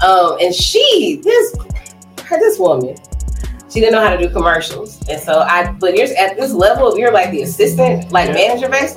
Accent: Southern United States, United States; now in Toledo, United States; I'm from the South. I went to the club here the first time and I remember telling the girl, I like your shoes. And she went, so? And I was like, oh, y'all different up here.

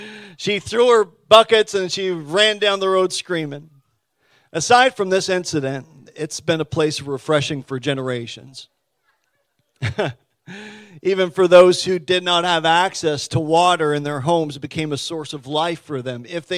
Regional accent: Carrs, New Brunswick, Canada; I grew up on the Valley Road in Carrs, New Brunswick. Many people might not know where that is, but it's about 40 minutes from here. Little spot of nowheres, really.

